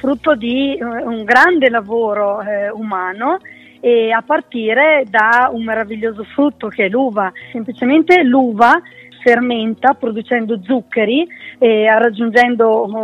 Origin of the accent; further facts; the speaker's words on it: Veneto, Italy; born there; Sono nata in Veneto, ma le mie origini sono bolzanine da una parte e toscane dall'altra, quindi racchiudo in me tre regioni